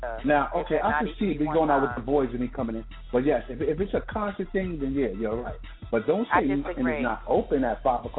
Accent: New York, United States; See, I'm from New York.

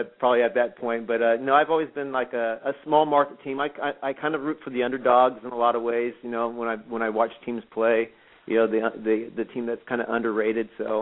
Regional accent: California, United States; Because I grew up in the Bay Area. I'm an A's fan.

